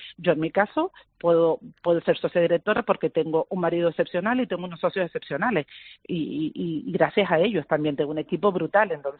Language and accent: Spanish; Las Palmas, Canary Islands, Spain; moved away as an adult; yo nací en Las Palmas, me formé en Las Palmas, pero llevo toda mi vida ejerciendo fuera de la isla